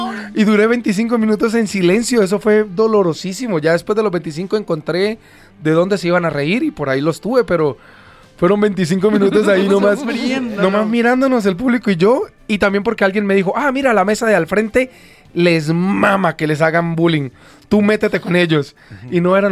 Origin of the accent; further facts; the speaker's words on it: Colombia; moved away; Yo soy colombiano, ¿no? Entonces yo vengo de Colombia